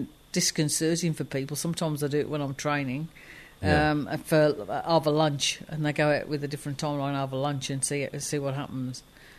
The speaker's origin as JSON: {"language": "English", "region": "England", "country": "United Kingdom", "tie": "born or raised there", "said": "I mean, I was brought up in England."}